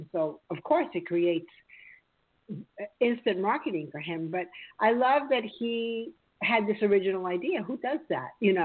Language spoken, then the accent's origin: English; New York City, New York, United States; I mean, I grew up in New York City. I've never lived in a little town.